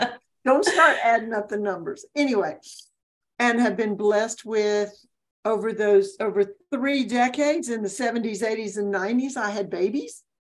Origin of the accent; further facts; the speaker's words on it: Mississippi, United States; also born or lived in Alabama / Georgia / Florida; now in North Carolina, United States; So I tell people that I'm from South America because I was born and raised in Mississippi. I've lived in Alabama, two places in Georgia, and two places in Florida.